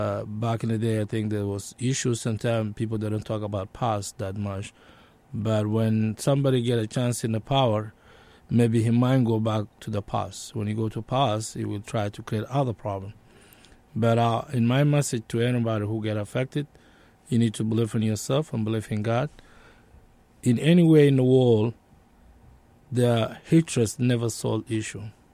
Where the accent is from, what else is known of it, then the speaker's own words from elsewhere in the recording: Western Bahr el Ghazal, South Sudan; That's my hometown, or my home state now called Western Barghazat, the territory of Fertit.